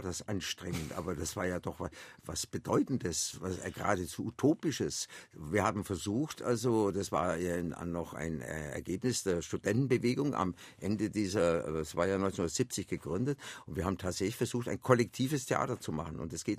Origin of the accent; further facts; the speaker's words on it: Augsburg, Bavaria, Germany; born there; Und ich bin in Augsburg geboren